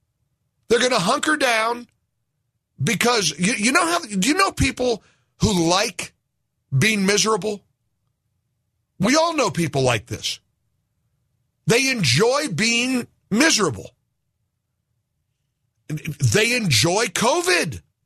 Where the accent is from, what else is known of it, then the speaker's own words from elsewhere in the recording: New York, United States; I'm a New Yorker.